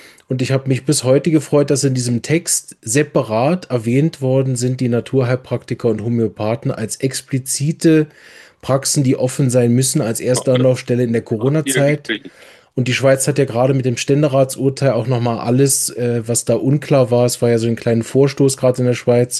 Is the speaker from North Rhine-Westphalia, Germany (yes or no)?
no; Berlin, Germany; als Berliner natürlich enorm mitfiebere